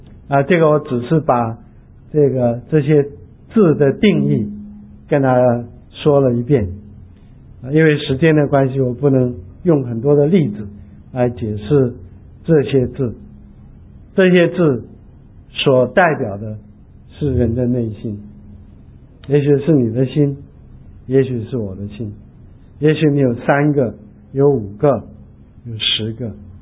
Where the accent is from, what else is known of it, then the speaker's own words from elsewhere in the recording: China; 西方人很多东西不吃，我们中国人什么都吃。